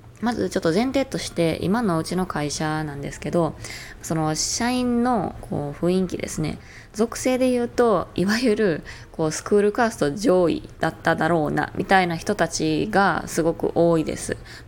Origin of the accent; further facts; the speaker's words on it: Kansai, Japan; accent: Kansai dialect; まあそんな言いながら私もめちゃめちゃバリバリ関西弁なんで一緒なんですけど